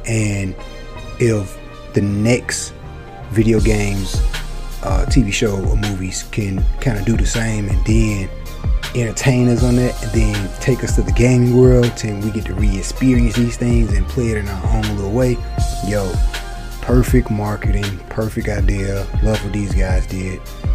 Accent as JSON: {"language": "English", "region": "the South", "country": "United States", "accent": "Southern", "said": "I know my southern accent, hey, it'll get you, man, it'll get you."}